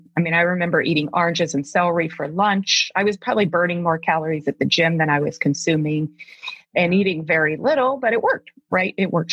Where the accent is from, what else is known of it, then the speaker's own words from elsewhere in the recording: Deep South, United States; now in Alaska, United States; I grew up in the Deep South, so I grew up where food was love and comfort and family.